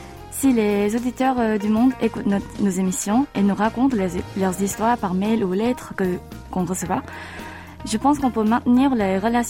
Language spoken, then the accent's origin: French; Seoul, South Korea; born there; French is a second language; Je suis née à Séoul, en Corée du Sud, et j'ai maintenant 24 ans.